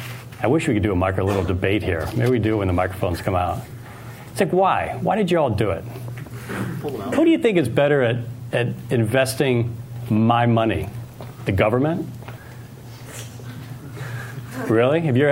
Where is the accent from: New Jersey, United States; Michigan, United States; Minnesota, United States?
Michigan, United States; Detroit; You know, I grew up in Detroit.